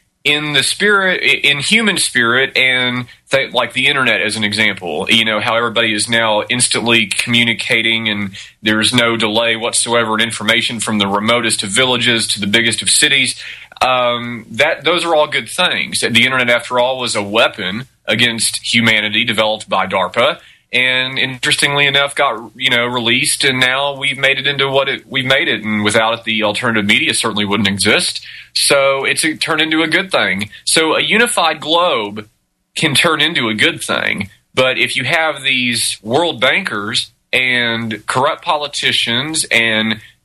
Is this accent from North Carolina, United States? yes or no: no; Texas, United States; I grew up in Texas. When you grow up in Texas, you're a Texan.